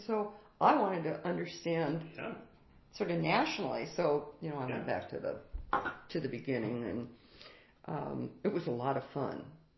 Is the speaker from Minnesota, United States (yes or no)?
no; Stanford, California, United States; Yeah, that's where I grew up. I grew up very near Stanford campus.